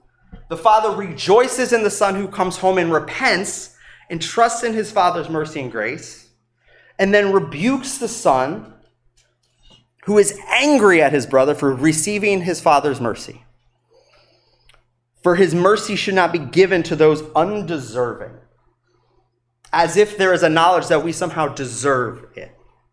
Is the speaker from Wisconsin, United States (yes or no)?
no; North Carolina, United States; I'm from North Carolina. It becomes this circle. Like, I'm raised here.